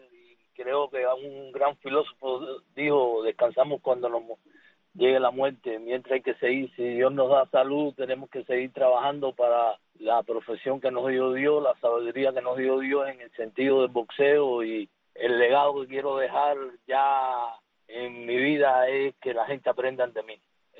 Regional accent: Cuba; moved away; Cuando yo vine de Cuba

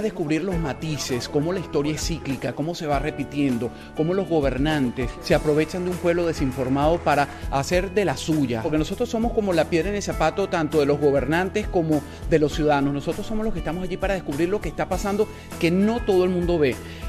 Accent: Venezuela; soy periodista venezolano

